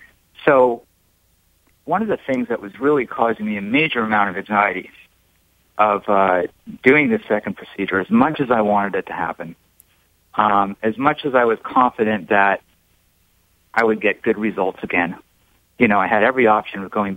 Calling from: New York, United States; I'm from New York. How's it going?

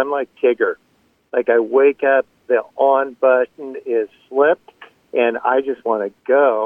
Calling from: San Diego, California, United States; San Diego.

